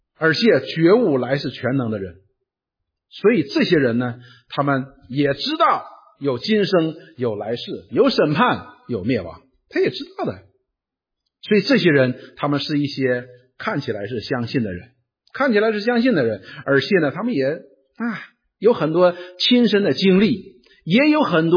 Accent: China; 所以我们中国人呢有一句话叫不知者不怪啊

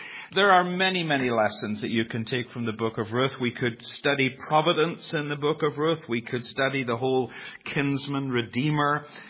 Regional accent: Northern Ireland, United Kingdom; now in United States; I moved to Northwest Arkansas 3.5 years ago from Northern Ireland.

